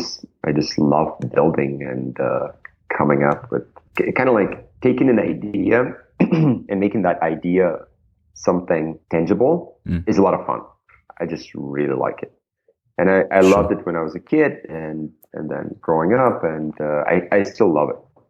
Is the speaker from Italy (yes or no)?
no; Minsk, Minsk City, Belarus; So I grew up in Belarus in Minsk